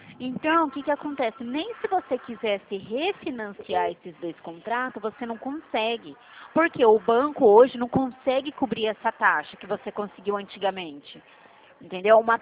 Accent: Dracena, São Paulo, Brazil; Ah, sou daqui de Dracena, do lado de Andradina. Do lado não, né? Bem do lado, né?

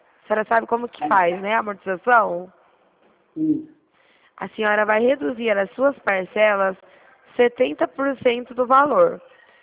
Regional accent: Dracena, São Paulo, Brazil; Dracena. Pra cá de Prudente.

